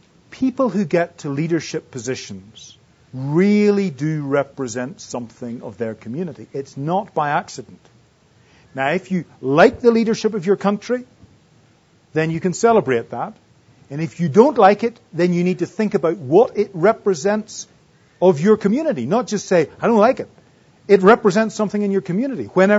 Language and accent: English; United Kingdom; as a Brit who had the biggest empire the world has ever seen